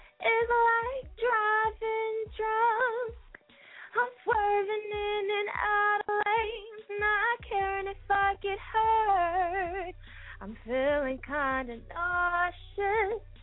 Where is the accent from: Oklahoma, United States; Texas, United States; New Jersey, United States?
New Jersey, United States; Maplewood; now in Newark, United States; Well, I'm from Maplewood, but I live in Newark, New Jersey.